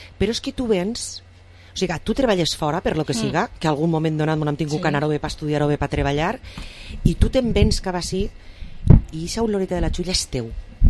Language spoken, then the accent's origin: Catalan; Vila-real, Valencian Community, Spain; com som la gent de Vila-real i què fem